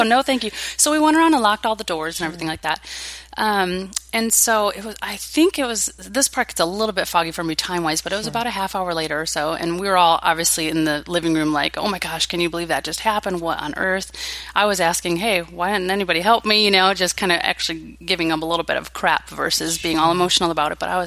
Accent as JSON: {"language": "English", "town": "Chicago", "region": "Illinois", "country": "United States", "tie": "born or raised there", "also_born_or_lived": "Texas, United States / Wisconsin, United States", "lives_now": "Maricopa County, United States", "said": "But I grew up in the Chicago area. I was born in Texas, but left when I was about 5, and so all my roots are there. And then I grew up in the Chicago suburbs, and then spent about 10 years in Wisconsin."}